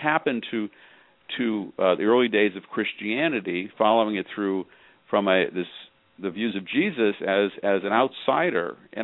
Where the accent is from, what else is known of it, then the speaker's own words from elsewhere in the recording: New England, United States; I was not fully aware of that, I guess, even though I grew up in New England and should have been.